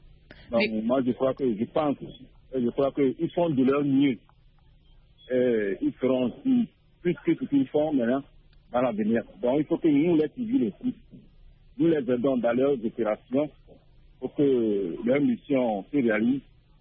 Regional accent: Togo; Pardon, je suis du Togo, pas du Bénin.

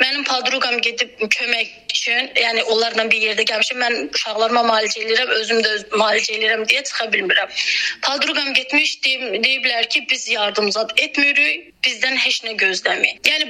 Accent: Lankaran, Lankaran District, Azerbaijan; İndi mən özüm Lənkəranlıyam. Lənkəranda evim falan heç nəyim yoxdur.

